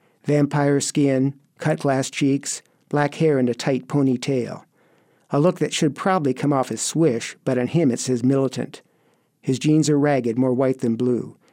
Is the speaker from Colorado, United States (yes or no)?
no; California, United States; No, actually, I grew up in Los Angeles Bay Area. I went to college in Santa Cruz